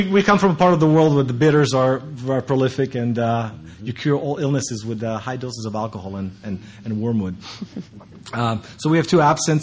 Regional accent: Croatia; His family's from Serbia. I'm from Croatia.

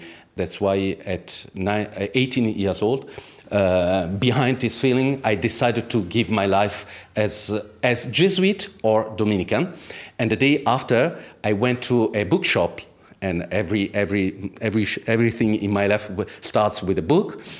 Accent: Italy; In Italy. I grew up in Italy.

